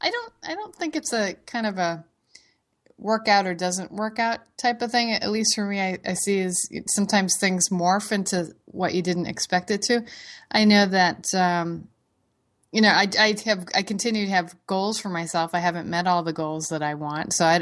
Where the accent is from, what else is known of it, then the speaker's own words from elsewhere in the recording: Boston, Massachusetts, United States; growing up in the Boston area, grew up watching the Boston Marathon. Bill Rogers actually lived in my hometown.